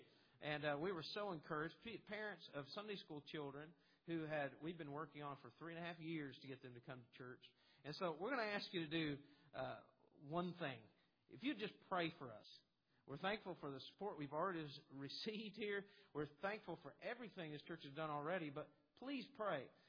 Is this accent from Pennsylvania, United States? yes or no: no; Newport, Tennessee, United States; I was born and raised in Newport, Tennessee, which is about an hour east of Knoxville, Tennessee.